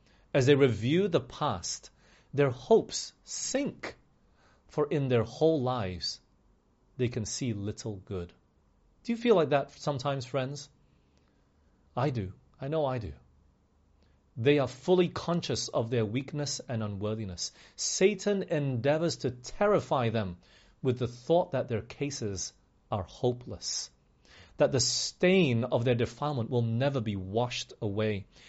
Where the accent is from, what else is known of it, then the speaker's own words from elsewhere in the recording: Malaysia; also born or lived in England / Australia / United States; I grew up overseas. I grew up in England for 5 years, Australia for 10 years, US for 7 years. I've not grown up in Malaysia.